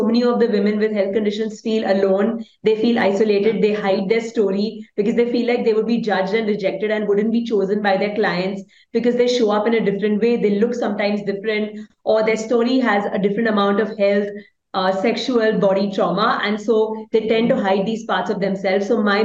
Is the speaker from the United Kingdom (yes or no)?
no; Mumbai, Maharashtra, India; from Mumbai, India.